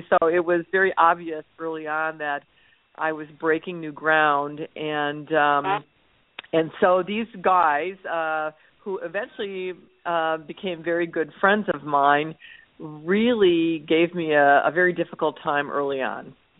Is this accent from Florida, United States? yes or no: no; Chicago, Illinois, United States; I'm from Chicago originally.